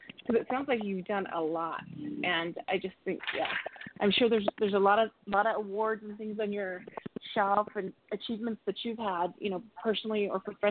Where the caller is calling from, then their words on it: Albuquerque, New Mexico, United States; I'm from Albuquerque